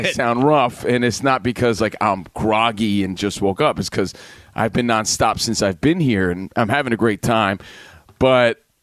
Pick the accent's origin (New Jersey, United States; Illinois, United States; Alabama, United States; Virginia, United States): New Jersey, United States; Union; I'm from Union, New Jersey, so this is how things go here.